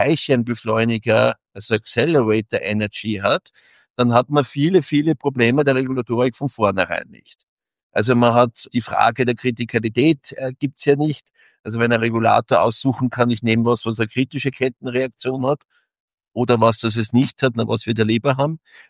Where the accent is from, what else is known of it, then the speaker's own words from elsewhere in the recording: Austria; born there; indem wir als gebürtiger Österreicher